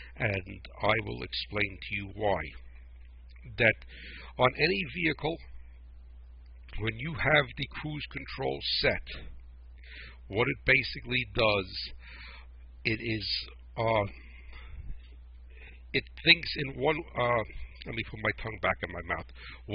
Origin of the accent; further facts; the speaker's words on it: New Jersey, United States; That sounds like I'm from New Jersey. I didn't mean to say that. I am from New Jersey. But sounds like I'm from Brooklyn.